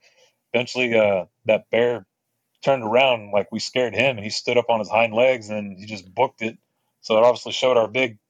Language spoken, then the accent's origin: English; Texas, United States; I'm from Texas. We don't got bears.